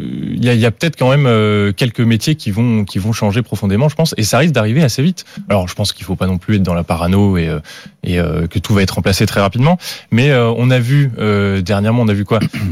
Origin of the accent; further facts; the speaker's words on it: Paris, Île-de-France, France; moi, je suis un produit du terroir parisien.